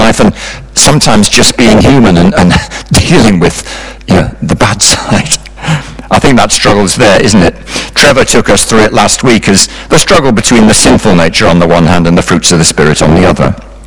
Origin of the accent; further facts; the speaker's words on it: Newcastle, North East England, United Kingdom; accent: Geordie; moved away as an adult; When I was 19, I went to university in the south of England, and I was from Newcastle, right? I was a right Geordie. I was like, you know, I was a northerner.